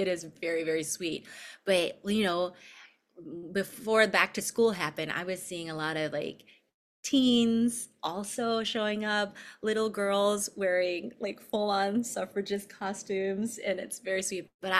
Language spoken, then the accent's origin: English; Chicago, Illinois, United States; but I'm a Filipino from Chicago, Illinois.